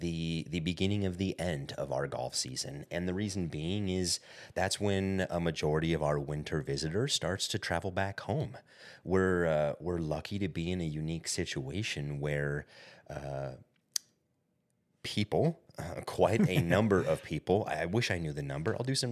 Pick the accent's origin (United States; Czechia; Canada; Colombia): United States; California; now in Arizona, United States; Growing up in California, running courses in California, the Masters is what we felt like kicked off the golf season.